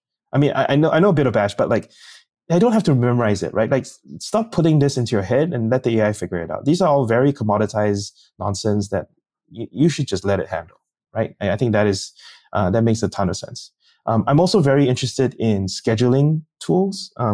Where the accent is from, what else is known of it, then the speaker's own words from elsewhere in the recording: Singapore; I was a government scholar, and I'm from Singapore